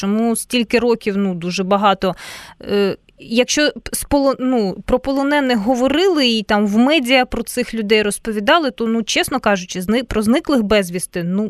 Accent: Luhansk, Luhansk Oblast, Ukraine; я сама із Луганська, і тому тема війни, вона нікуди від мене не дівається

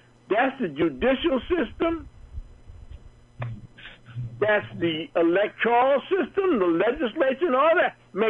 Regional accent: Brooklyn, New York, United States; I grew up in Brooklyn, and I knew the things that the police did to you.

